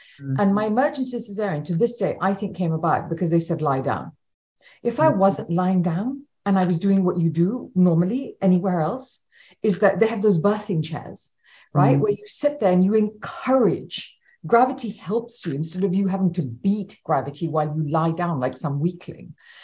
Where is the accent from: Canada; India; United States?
India; I'm Indian.